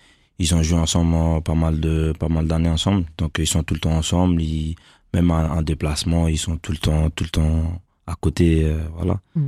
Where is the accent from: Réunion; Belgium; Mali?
Mali; parce que voilà, c'est marocain et moi je suis un malien